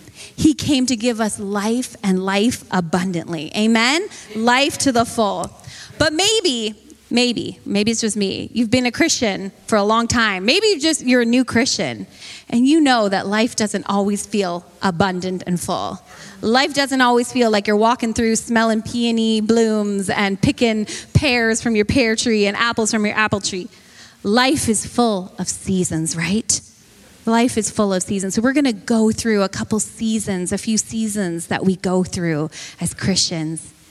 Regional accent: Canada; everywhere you drive, there's Canada flags, and I love it. We are Canadian. We are proud. We have our maple leaf.

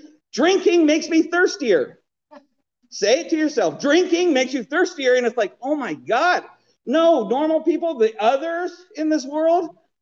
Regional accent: Provo, Utah, United States; All right, so I'm a Utah kid, right? I was born in Provo, Utah.

